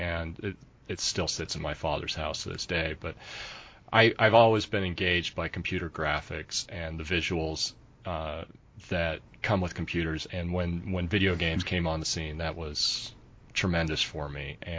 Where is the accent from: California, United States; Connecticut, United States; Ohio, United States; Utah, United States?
Utah, United States; Bountiful; when I was growing up in Bountiful, I started to notice that we were the only Democrats around.